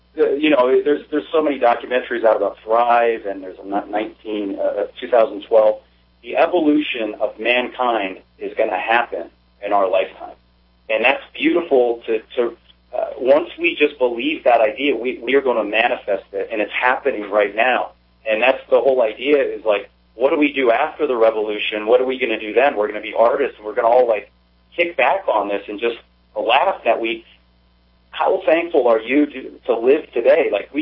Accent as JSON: {"language": "English", "town": "Allentown", "region": "Pennsylvania", "country": "United States", "also_born_or_lived": "Florida", "said": "I'm from Allentown, Pennsylvania, and then Florida, and then here"}